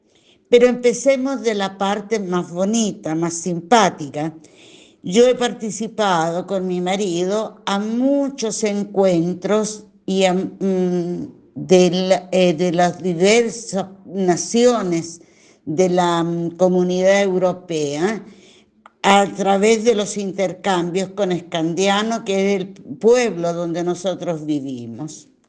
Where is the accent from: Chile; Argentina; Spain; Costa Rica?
Chile; now in Italy; nosotros como familia nos vinimos de Chile a raíz del golpe de Estado